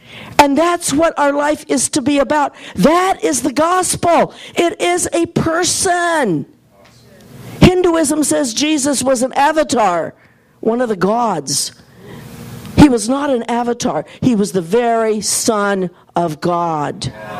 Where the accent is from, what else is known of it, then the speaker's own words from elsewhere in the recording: Iowa, United States; My family, you know, I'm from Iowa originally